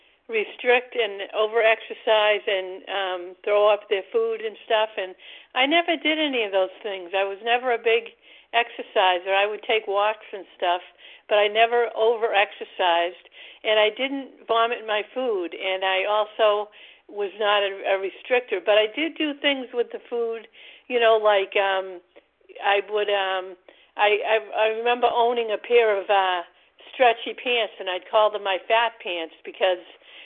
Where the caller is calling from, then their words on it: Massachusetts, United States; from Massachusetts.